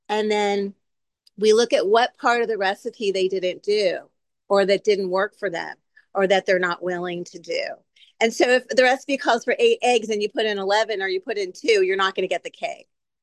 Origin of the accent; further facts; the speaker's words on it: San Diego, California, United States; People from L, I'm from San Diego, but people from LA, I think, made that up